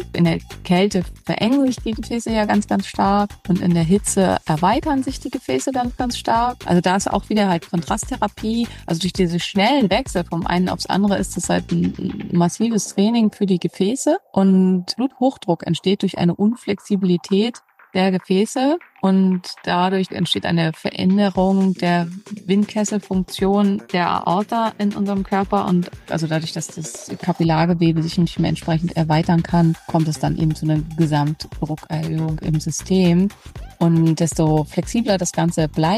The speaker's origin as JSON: {"language": "German", "region": "Berlin", "country": "Germany", "said": "Also ich bin Ärztin. Ich bin aus Berlin."}